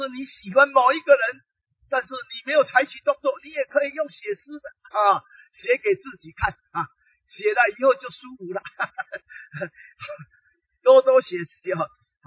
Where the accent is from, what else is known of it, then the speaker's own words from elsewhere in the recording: Taiwan; 人家外省人啊，我们是本省人，没有办法，比不上哈